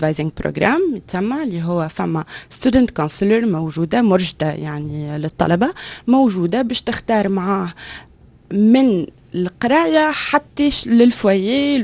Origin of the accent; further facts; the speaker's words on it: Tunisia; انا توا من تونس